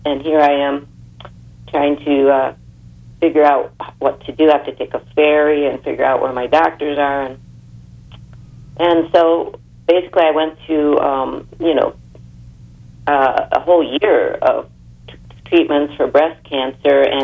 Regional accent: Northfield, Minnesota, United States; also born or lived in Chicago; now in Evanston, United States; I grew up living in the Midwest and grew up in Northfield, Minnesota, married my husband. We moved to Chicago and raised our 2 children in Evanston.

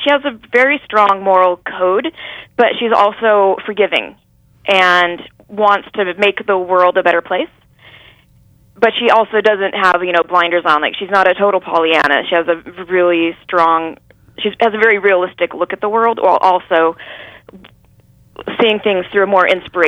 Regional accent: Portland, Oregon, United States; Well, I was born in Oregon, and I spent most of my life, other than a year in Finland, here.

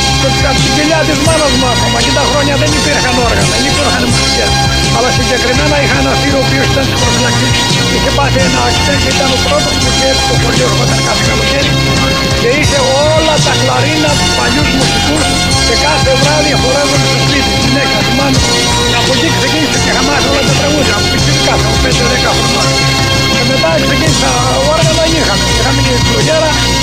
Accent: Kefalinou, Peloponnese, Greece; Το χωριό μου λέγεται Κεφαλινού, που βγάζει ανθρώπους και βάζει μηνού, είναι κάτω στην Εθνία. 20 χιλιόμετρα από την Καλαμάτα.

